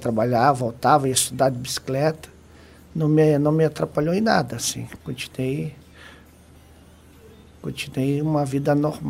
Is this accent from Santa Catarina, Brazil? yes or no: yes; Porto União, Santa Catarina, Brazil; Eu sou natural do interior do estado, município de Porto União. E naquela oportunidade eu morava com meus pais e trabalhava em indústria madeireira.